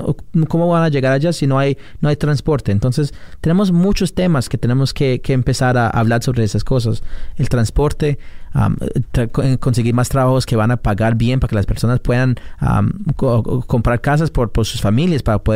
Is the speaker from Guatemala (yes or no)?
no; Beacon, New York, United States; also born or lived in Cold Spring; Yo nací en Cold Spring, pero nunca viví en Cold Spring. Yo más que todo viví en los proyectos en la ciudad de Beacon.